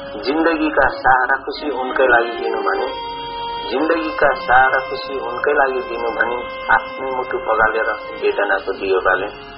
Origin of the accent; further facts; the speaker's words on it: Koshi Province, Nepal; moved away as an adult; now in United Kingdom; नेपालको पूर्वीय क्षेत्र जुन मेरो पुर्ख्यौली जिल्ला ताप्लेजुङ हो, त्यसपछिका मेरा स्थायी ठेगाना सुनसरी जिल्ला मिटरी हो र हाल म यो बेलायतमा आफ्नो प्रवासी जीवन म व्यतीत गरिरहेको छु